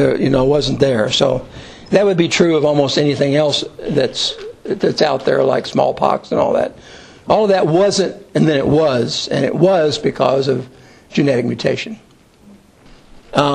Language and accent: English; Kentucky, United States; Now I'm from Kentucky, so we're used to this.